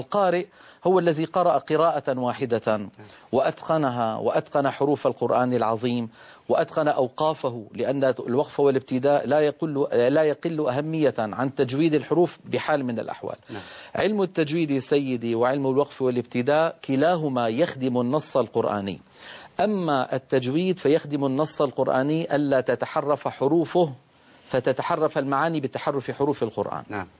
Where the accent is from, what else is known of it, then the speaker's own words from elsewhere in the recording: Damascus, Damascus Governorate, Syria; فإن أسانيدنا في بلاد الشام وأنا من دمشق